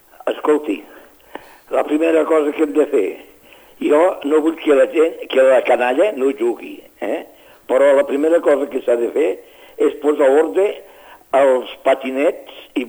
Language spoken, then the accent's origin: Catalan; Catalonia, Spain; I jo vull que la meva comarca, perquè és un nom molt bonic, Priorat